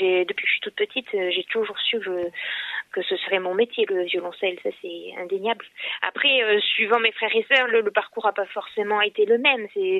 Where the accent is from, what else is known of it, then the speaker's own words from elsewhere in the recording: Avignon, Provence-Alpes-Côte d'Azur, France; Surtout qu'on est originaire d'Avignon